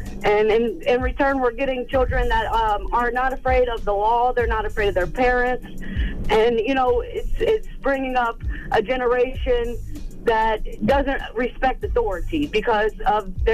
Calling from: Columbus, Ohio, United States; I'm from Columbus, Ohio.

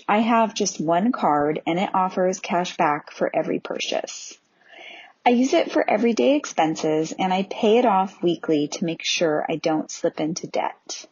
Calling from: Bend, Oregon, United States; I am calling from Bend, Oregon, the home of Deschutes Brewery

